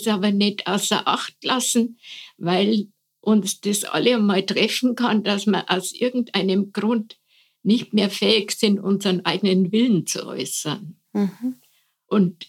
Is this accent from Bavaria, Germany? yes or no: yes; Munich, Bavaria, Germany; born there; also ich bin ja geborene Münchnerin, also so bayerisch-katholisch